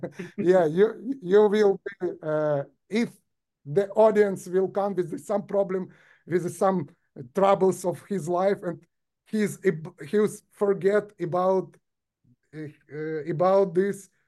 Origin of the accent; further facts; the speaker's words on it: Ukraine; English is a second language; in Ukraine, we have a big difficult time now, you know, it's war now. We are from Ukraine.